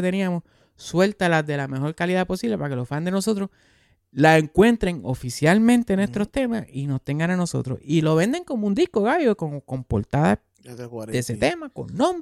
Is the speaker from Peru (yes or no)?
no; Bayamón, Puerto Rico; Y que no se le olvide a nadie que yo soy de Bayamón, Balambón.